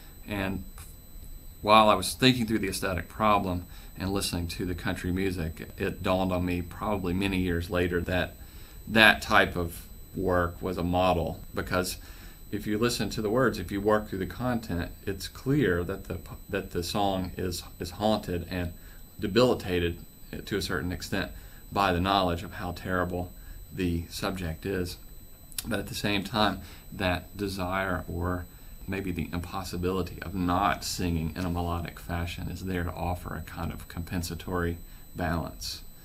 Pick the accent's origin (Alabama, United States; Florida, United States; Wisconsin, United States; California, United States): Alabama, United States; The title, Murder Ballads, is taken from a type of music that I'm familiar with from growing up in Northeast Alabama.